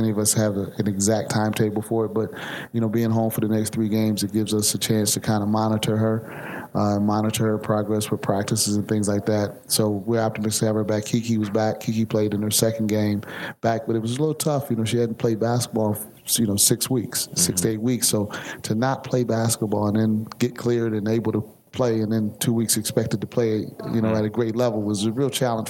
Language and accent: English; Buffalo, New York, United States; it reminded me of growing up in Buffalo. We played like that. We played in that snow